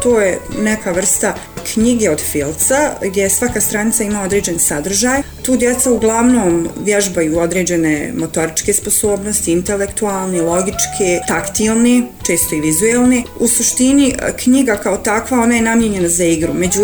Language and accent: Bosnian; Zenica, Federation of Bosnia and Herzegovina, Bosnia & Herzegovina; rođena sam u Zenici, završila osnovnu i srednju školu u Zenici.